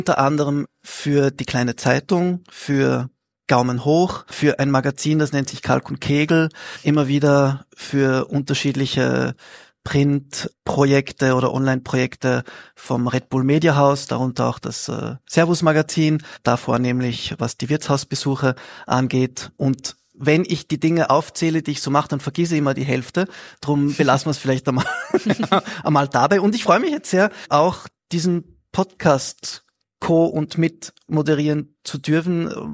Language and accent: German; Zurich, Switzerland; also born or lived in Vienna, Austria; Geboren in Wien, aufgewachsen in Zürich, Vater aus Österreich, darum starke Verbindung natürlich zur österreichischen Kultur, Mutter aus Frankreich, daher eine ebenso starke Verbindung zur französischen Kultur und französischen Kulinarik.